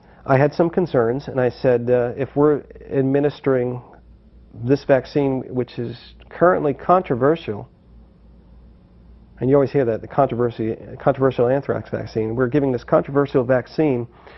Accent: Rochester, New York, United States; I'm from Rochester, New York, and I'm coming here today to speak with you as a citizen

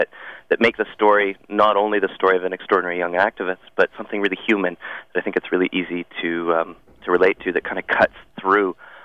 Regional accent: United States; which I feel as an American I bear some kind of responsibility for.

